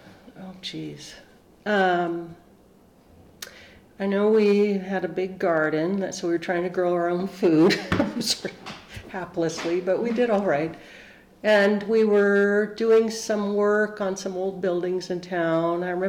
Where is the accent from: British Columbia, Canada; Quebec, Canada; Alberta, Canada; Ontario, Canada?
British Columbia, Canada; Vancouver; now in United States; I actually grew up in Vancouver, British Columbia, so I'm now a dual citizen.